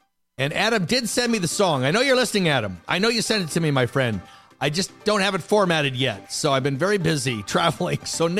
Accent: Canada; as a Canadian.

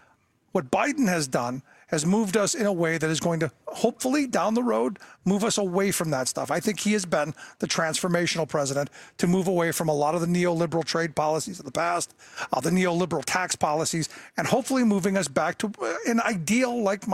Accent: Cleveland, Ohio, United States; The reality is I grew up in Cleveland, and as a kid, I watched the city deindustrialize.

